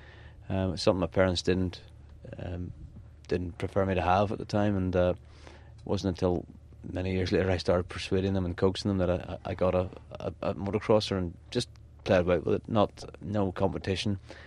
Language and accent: English; Belfast, Northern Ireland, United Kingdom; I was born in Belfast